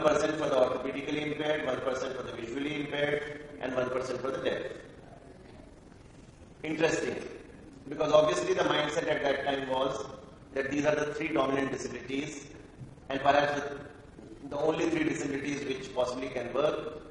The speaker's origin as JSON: {"language": "English", "country": "India", "second_language": "English", "said": "India, which is my home country."}